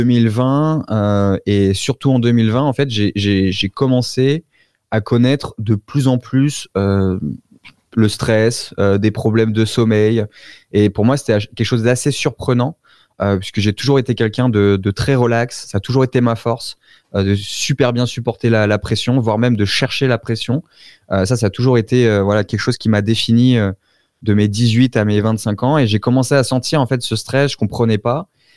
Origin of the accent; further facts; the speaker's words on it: Auvergne-Rhône-Alpes, France; moved away as an adult; also born or lived in Colombia; Alors d'où je viens, déjà je suis originaire du sud de la France, de la Drôme Provençale, plus belle région de France pour ceux qui connaissent.